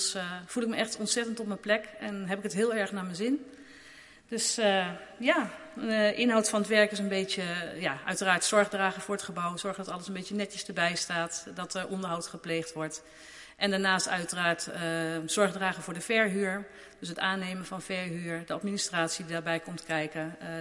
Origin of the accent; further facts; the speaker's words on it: Nieuwegein, Utrecht, Netherlands; Ik ben ooit geboren in Utrecht. Het grootste gedeelte van mijn leven heb ik in Nieuwegein gewoond. Tussendoor nog uitstapje naar de meren. En nu weer terug in Nieuwegein. En daar woon ik samen met mijn partner, Erik